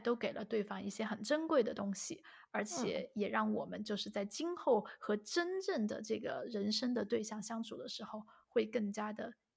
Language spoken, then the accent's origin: Chinese; Chengdu, Sichuan, China; 小谭豆花就是我们成都人都知道